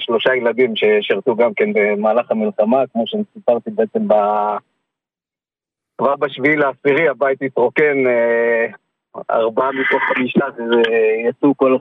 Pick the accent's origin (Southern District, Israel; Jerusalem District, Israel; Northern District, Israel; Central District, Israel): Northern District, Israel; Sde Ya'akov; אני ממושב שדה יעקב, עמק יזרעאל.